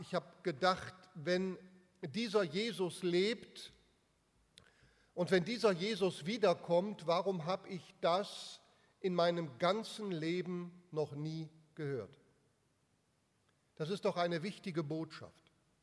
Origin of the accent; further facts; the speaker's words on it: Cologne, North Rhine-Westphalia, Germany; Ich komme ursprünglich aus dem Kölner Raum.